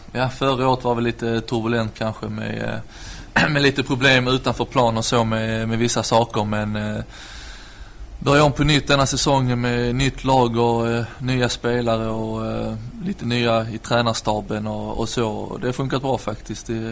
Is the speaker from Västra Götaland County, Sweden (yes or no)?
no; Malmö, Skåne, Sweden; now in Netherlands; Malmö, ja. Precis. Ja.